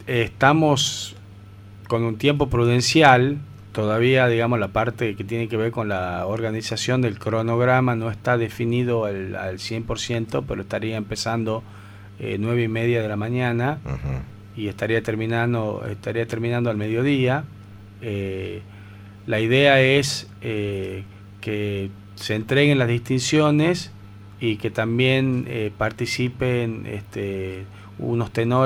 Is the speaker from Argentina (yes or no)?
yes; Tucumán, Argentina; nosotros como tucumanos tenemos que ser orgullosos de nuestro Tucumán